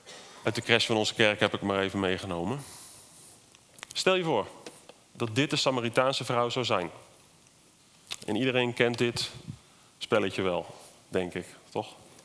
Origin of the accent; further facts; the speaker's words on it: Netherlands; En wij vinden dat als Nederlanders denk ik heel lekker.